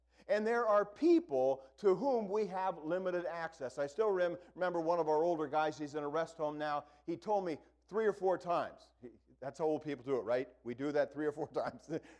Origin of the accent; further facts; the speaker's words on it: Akron, Ohio, United States; you can tell I'm from Akron